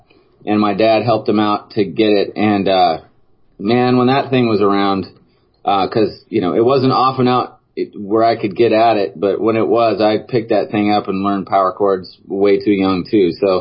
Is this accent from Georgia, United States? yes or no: no; Silverton, Oregon, United States; I grew up in a town called Silverton. It was about 20 miles away from Salem.